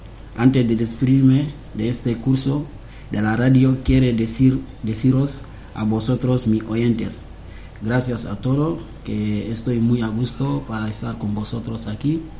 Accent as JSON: {"language": "Spanish", "region": "Ziguinchor", "country": "Senegal", "tie": "born there", "first_language": "Mandinka", "second_language": "Spanish", "said": "Yo nací en Ziguinchor, es un pueblo de Senegal. Soy de la etnia Mandeng. Nuestra lengua es Mandeng, pero también puedo hablar en Yola, Wolof y francés."}